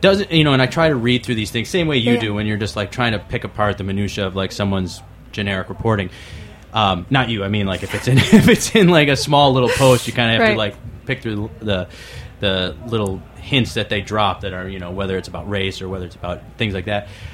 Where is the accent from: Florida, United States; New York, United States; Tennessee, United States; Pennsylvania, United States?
New York, United States; Buffalo; I grew up in Buffalo, and you could drive for miles without seeing someone walking, and that just doesn't happen even on the deadest of nights in New York.